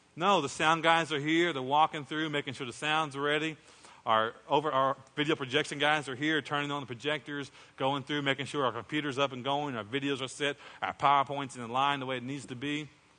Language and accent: English; Muskogee, Oklahoma, United States; I was raised in Muskogee, Oklahoma. And while I was there in Muskogee, my mom gets her hair done at a shop.